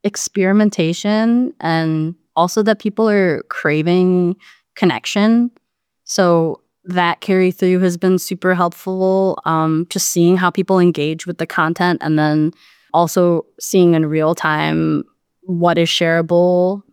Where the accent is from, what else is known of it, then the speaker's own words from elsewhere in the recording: Chicago, Illinois, United States; I'm originally from Chicago, and every time I go back to Chicago, I've really been trying to take the time to see it in a different way that maybe I haven't when I was growing up.